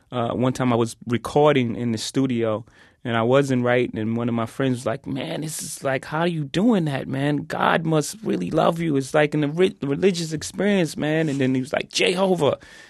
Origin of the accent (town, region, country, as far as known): Brooklyn, New York, United States; born or raised there